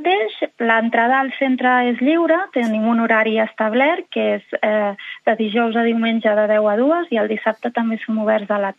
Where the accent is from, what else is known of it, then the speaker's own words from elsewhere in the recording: Tiana, Catalonia, Spain; Sí, soc de Tiana.